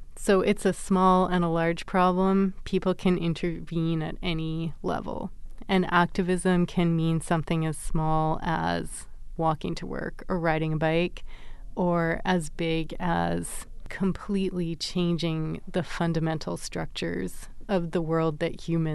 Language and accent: English; Vancouver, British Columbia, Canada; I grew up in Vancouver at a time where anti-logging protests were really sort of catching the public eye. And I think that had a huge impact on me because I grew up outside of Vancouver itself in an area that kind of bordered a natural forest.